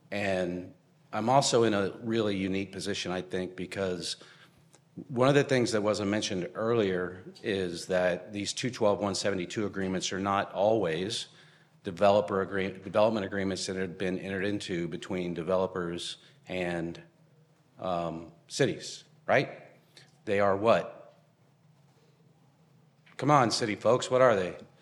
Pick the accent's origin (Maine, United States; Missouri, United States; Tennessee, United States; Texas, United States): Texas, United States; New Braunfels; the city of New Braunfels, my hometown where I grew up, lived there since 1972.